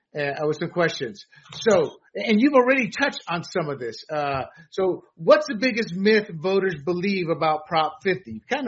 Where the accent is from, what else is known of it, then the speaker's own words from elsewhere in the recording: Panama; I come from Panama, two dictators.